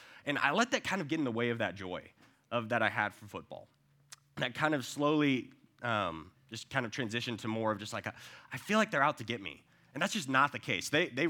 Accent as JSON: {"language": "English", "town": "Dallas", "region": "Texas", "country": "United States", "tie": "born or raised there", "said": "very big Cowboys fan growing up in Dallas."}